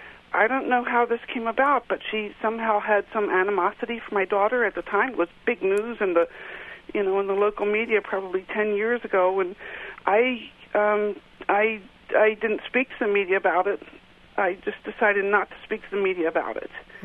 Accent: Baltimore, Maryland, United States; now in Massachusetts, United States; Although I live in Massachusetts now, I grew up in Baltimore in a neighborhood called Morgan Park.

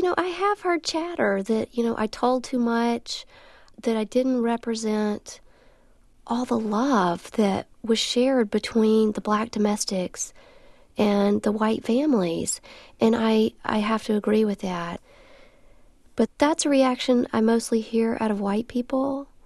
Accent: the South, United States; I'm a Southerner.

